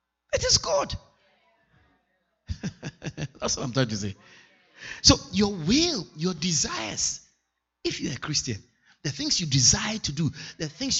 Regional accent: Ghana; born there; moved away; As a Ghanaian born in Ghana, migrated to Europe, your whole vision is to build a house in Ghana.

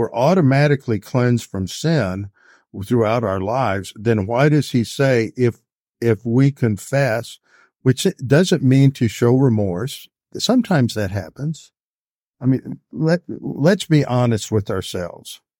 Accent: Texas, United States; I'm from Texas, and they found out I was a pastor, so he let me off.

